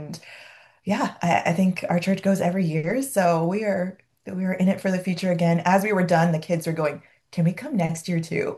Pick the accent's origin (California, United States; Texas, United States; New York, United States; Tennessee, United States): California, United States; San Diego; also born or lived in Bay Area; So I grew up in San Diego